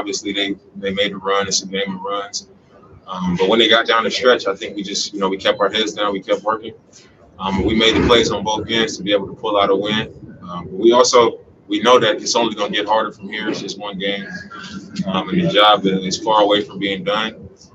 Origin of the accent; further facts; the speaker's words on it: Oakland, California, United States; my hometown was... East Oakland was being represented in the arena